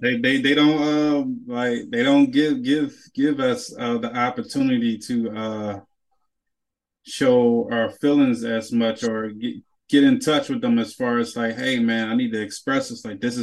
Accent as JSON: {"language": "English", "town": "Philadelphia", "region": "Pennsylvania", "country": "United States", "tie": "born or raised there", "said": "I know that for instance myself, because I grew up in North."}